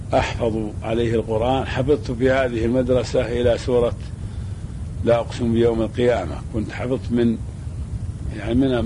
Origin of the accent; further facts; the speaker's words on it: Buraidah, Al-Qassim, Saudi Arabia; born there; أنا ولدت في مدينة بريدة عام 62 للهجرة، يعني 1362